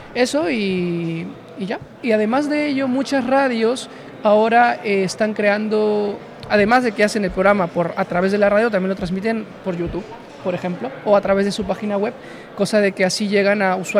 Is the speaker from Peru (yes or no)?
yes; Peru; now in Spain; Pues yo soy de Perú